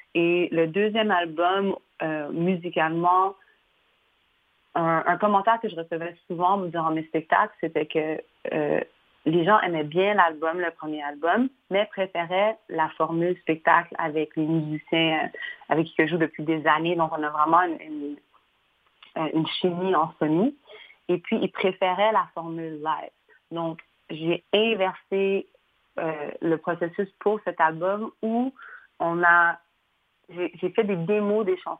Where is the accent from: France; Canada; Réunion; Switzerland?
Canada; Roxboro, Quebec; born there; Je suis née à Roxbourg, dans le West Island, dans l'ouest de l'île de Montréal, d'une mère québécoise et d'un père éthiopien.